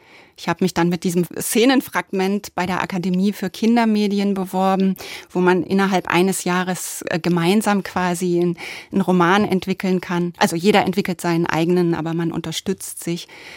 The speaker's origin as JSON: {"language": "German", "town": "Kranenburg", "region": "North Rhine-Westphalia", "country": "Germany", "tie": "born there", "said": "Ich bin in Kranenburg geboren."}